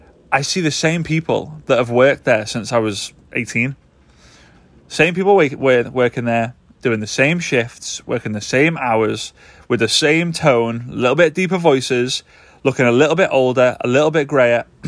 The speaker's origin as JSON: {"language": "English", "town": "Formby", "region": "North West England", "country": "United Kingdom", "tie": "born or raised there", "said": "Super excited because I'm in my hometown. My hometown is Formby in the northwest of the UK. Nearest city is the incredible city of Liverpool"}